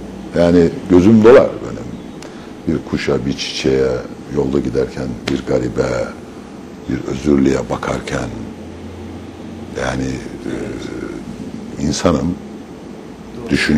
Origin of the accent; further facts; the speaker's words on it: Bayburt, Turkey; Ben Bayburtluyum. Bayburt'a gittiğimde